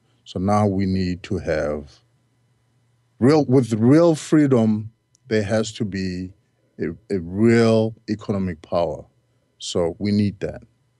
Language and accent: English; South Africa; But I say that, look, I came from South Africa.